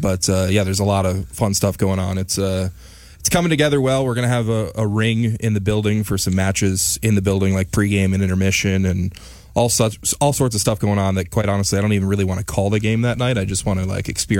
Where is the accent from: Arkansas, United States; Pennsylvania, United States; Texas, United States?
Texas, United States; Corpus Christi; In fairness, I will still say that this is my hometown.